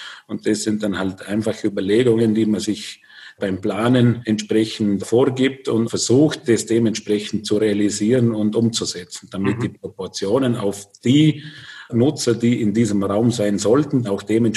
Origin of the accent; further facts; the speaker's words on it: Vorarlberg, Austria; Natürlich ist es bei uns im Bregenzerwald der Hauptrohstoff, den wir verbauen.